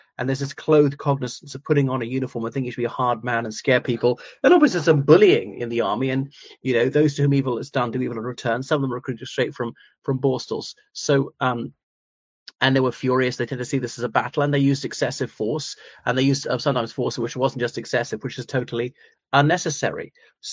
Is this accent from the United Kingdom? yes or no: no; Cork, Munster, Ireland; Of course, you could be both. I'm both. Even though I'm not from Northern Ireland, I'm from Cork, and so on.